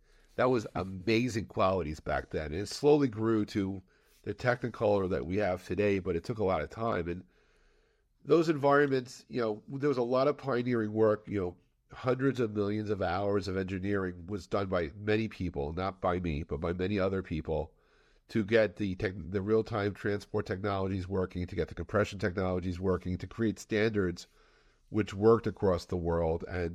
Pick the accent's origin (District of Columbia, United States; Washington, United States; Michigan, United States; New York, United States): New York, United States; New York City; growing up in New York City, if I called from Queens to Manhattan, it was actually not a free phone call.